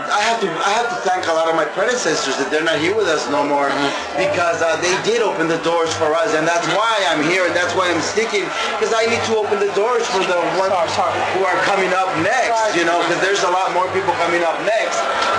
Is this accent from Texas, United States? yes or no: yes; El Paso, Texas, United States; Born and raised in El Paso. That's where I'm born and raised, and that's where I did my schooling, and yeah, my family lives there, and I have six brothers and sisters.